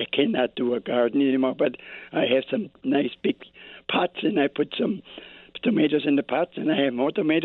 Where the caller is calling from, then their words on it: Harvard, Illinois, United States; By the way, we got 14 degrees right now here in Harvard.